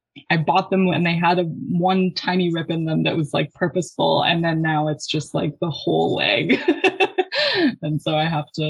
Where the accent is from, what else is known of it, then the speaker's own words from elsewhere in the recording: Sherwood Park, Alberta, Canada; I grew up in Sherwood Park, or just outside of Sherwood Park, and there's one in the Sherwood Park Mall that I would go to regularly.